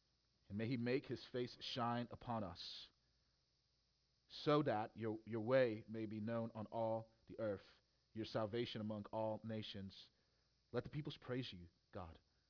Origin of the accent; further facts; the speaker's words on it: Houston, Texas, United States; and I grew up in Houston, Bible Belt